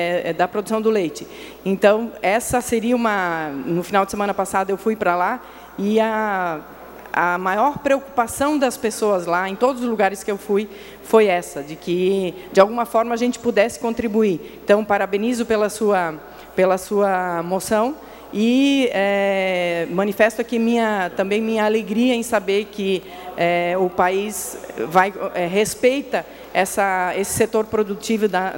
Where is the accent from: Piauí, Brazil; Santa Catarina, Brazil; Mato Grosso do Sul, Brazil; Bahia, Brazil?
Santa Catarina, Brazil; Itapiranga; eu sou de Itapiranga, e lá é uma região essencialmente produtora essencialmente de leite.